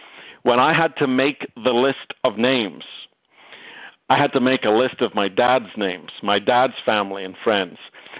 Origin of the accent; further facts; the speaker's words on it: Ireland; now in Dallas, United States; I actually live in Dallas, Texas, but I'm originally from Ireland.